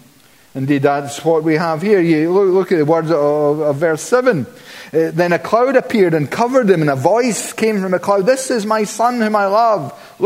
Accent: Scotland, United Kingdom; I was raised very near the Kulin Hills in the island of Skye, and they are a majestic mountain range. In fact, arguably one of the finest in the world. And it really was a privilege being brought up in such an atmosphere.

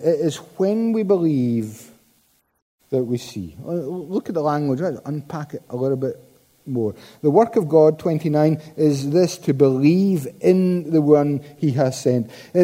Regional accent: Scotland, United Kingdom; We are Scottish. Many of us, most of us, we're naturally cynical and sarcastic.

